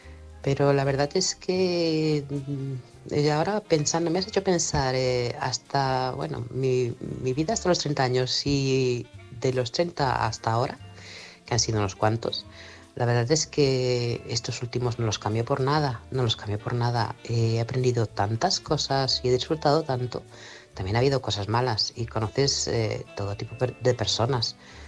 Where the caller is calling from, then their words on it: Manresa, Catalonia, Spain; de Manresa, Barcelona.